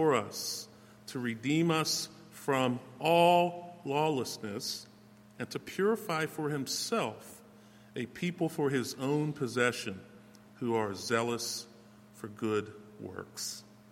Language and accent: English; Penn Hills, Pennsylvania, United States; I grew up in Penn Hills, and I must have driven by this church many hundreds, if not thousands, of times.